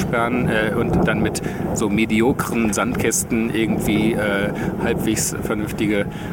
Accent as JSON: {"language": "German", "region": "Berlin", "country": "Germany", "said": "Ich bin aus Berlin, ich liebe Berlin wirklich sehr"}